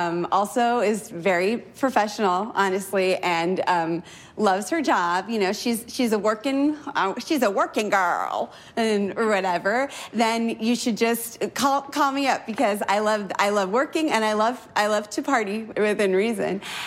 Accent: Cleveland, Ohio, United States; Well, I hail from Cleveland, the birthplace of rock and roll.

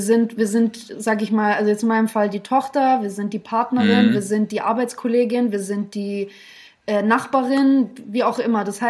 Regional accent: Germany; eine Frau, die auf die 30 zugeht, ich bin Texterin und Autorin, ich bin Deutsche, habe russische Wurzeln.

